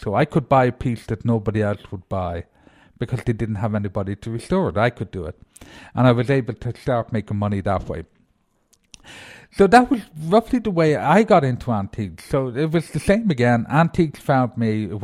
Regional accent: Ballyconnell, County Cavan, Ireland; I'm from Ballyconnell in County Cavan, where the best part of my years were.

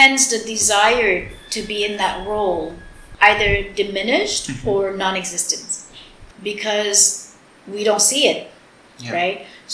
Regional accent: United States; now in Cambodia; It was just too different of how I was growing up in the States versus what was happening in Cambodia back then.

